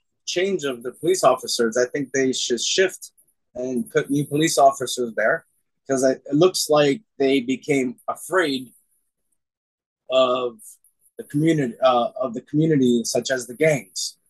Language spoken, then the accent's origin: English; Toronto, Ontario, Canada; I'm part of Toronto. And I was raised and born in Toronto.